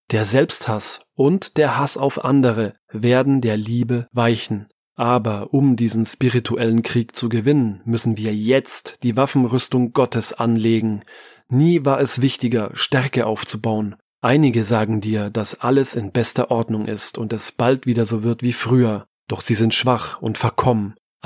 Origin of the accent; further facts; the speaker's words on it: Germany; Weil ich mein Heimatland liebe. Weil Deutschland ohne starke Männer untergeht.